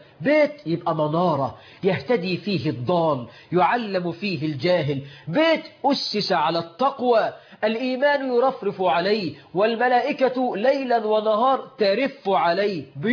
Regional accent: Egypt

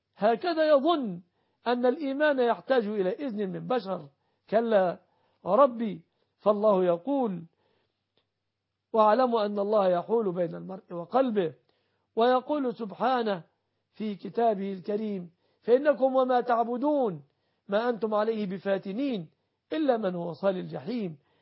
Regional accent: Egypt; بلادنا مصر

